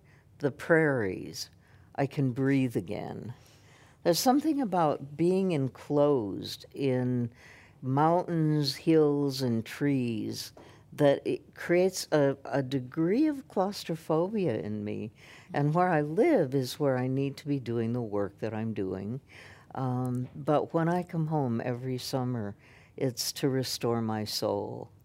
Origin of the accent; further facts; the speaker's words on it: South Dakota, United States; now in New York, United States; And if people ask me, where do you live? I say New York. If they ask me, where are you from? I say South Dakota.